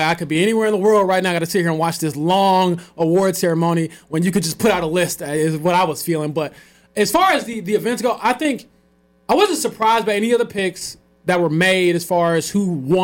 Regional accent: Romeoville, Illinois, United States; I grew up in the Chicago area, Romeoville, Illinois. It's a southwest suburb of Chicago.

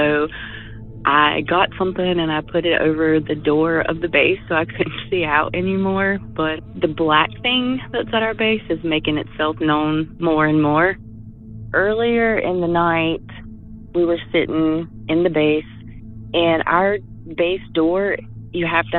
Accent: North Carolina, United States; I'm from North Carolina. I'm a medic, and I have a ton of stories.

